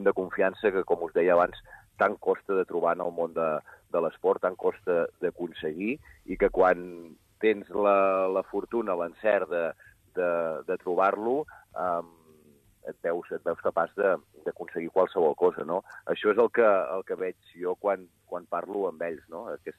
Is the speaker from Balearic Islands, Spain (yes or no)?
no; Girona, Catalonia, Spain; de veritat que com a gironí, com a aficionat